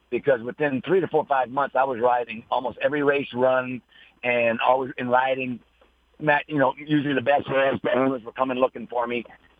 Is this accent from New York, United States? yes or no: no; Erath, Louisiana, United States; This was in Louisiana, a little town called Erath, Louisiana